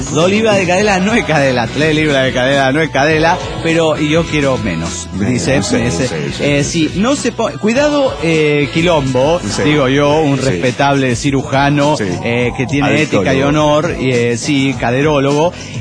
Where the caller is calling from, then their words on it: Santa Clara, California, United States; desde Santa Clara, California.